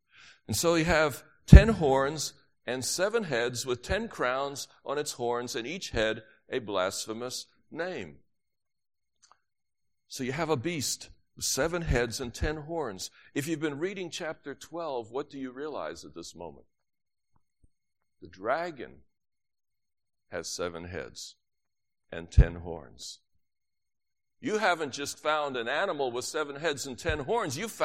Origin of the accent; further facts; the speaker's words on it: New York, United States; In my world, where I grew up in New York, anybody, I got a witness? All right, good. Where I grew up in New York, well, if you went away to make war, you were called chicken.